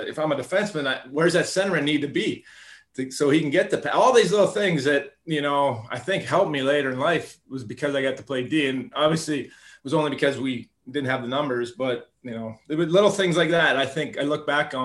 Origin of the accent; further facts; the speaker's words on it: Canada; just growing up in Canada